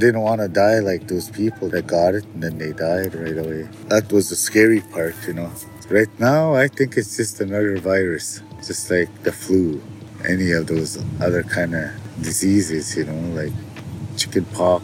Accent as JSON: {"language": "English", "town": "Inger", "region": "Minnesota", "country": "United States", "said": "I'm from Inger, Minnesota."}